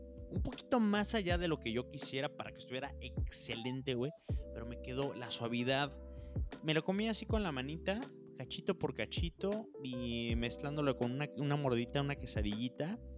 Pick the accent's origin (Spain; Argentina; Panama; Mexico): Mexico; Yecapixtla, Morelos; born there; a Yecapixtla, que es el pueblo donde yo nací